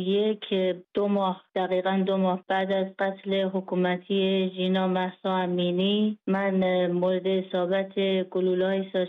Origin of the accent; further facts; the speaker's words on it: Iran; now in Frankfurt, Germany; یه سال و 7 ماه بعدش از ایران اومدیم بیرون و الان 1 سال و 8 ماه در آلمان هستیم.